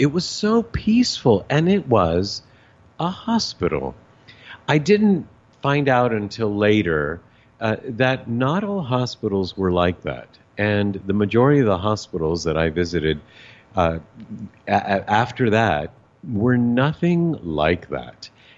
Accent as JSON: {"language": "English", "town": "Monterey", "region": "California", "country": "United States", "tie": "born there", "said": "Seriously, I was born in Monterey, California."}